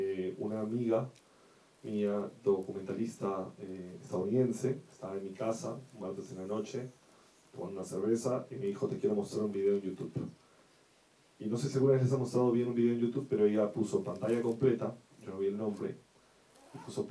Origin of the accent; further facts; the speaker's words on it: Lima, Peru; born there; mi familia y mi papá son de Puno y Arequipa, también del sur del Perú, pero yo nací en Lima